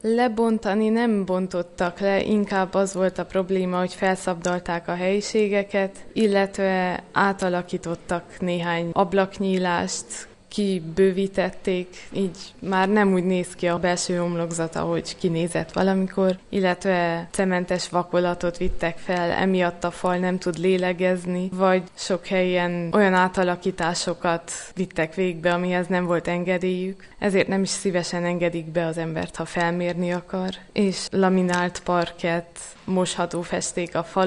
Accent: Miercurea Ciuc, Harghita, Romania; Igen, Csíkszeredából jöttem, ott a Nagy István Művészeti Líceumban érettségiztem, és Nagyszebenben a Jomminkó restaurálás szakán az alapképzést most fejeztem be.

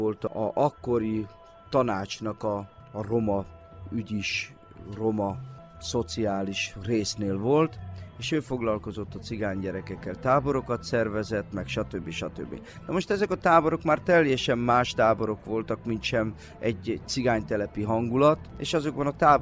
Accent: Budapest, Hungary; Én például személy szerint generációkra visszamenőleg budapesti vagyok. Semmi közöm nincsen a úgymond vidéki élethez

